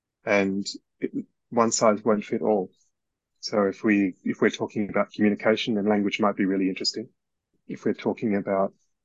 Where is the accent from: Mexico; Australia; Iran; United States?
Australia; born there; also born or lived in West Africa; I'm an Australian-born person with English as my first language, you know, educated largely in Australia. But, you know, I've got an African heritage and have lived overseas and in West Africa for part of my childhood.